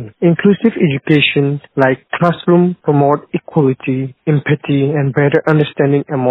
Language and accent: English; Dimapur, Nagaland, India; I am from Dimapur, Nagaland.